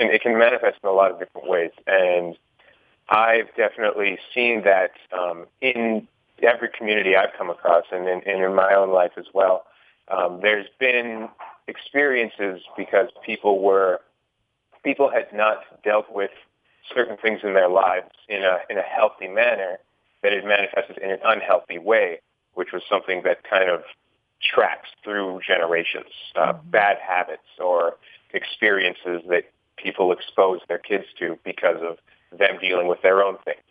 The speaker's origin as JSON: {"language": "English", "town": "White Earth", "region": "Minnesota", "country": "United States", "tie": "born or raised there", "also_born_or_lived": "Canada", "said": "But I was born in Canada, but I grew up mostly in White Earth, I would say."}